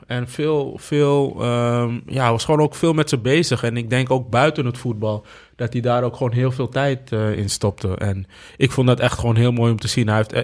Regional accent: Amsterdam, North Holland, Netherlands; Ik kom uit Amsterdam. Ik was in Amsterdam-Oost geboren, vlakbij de meer. En op het moment zeg maar, dat ik verhuisde naar de Bijlmer, verhuisde Ajax ook naar de Bijlmer.

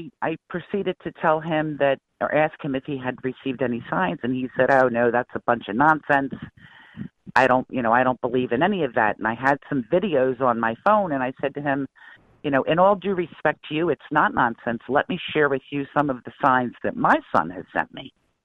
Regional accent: New Jersey, United States; And I'm originally I'm from Jersey most of my life

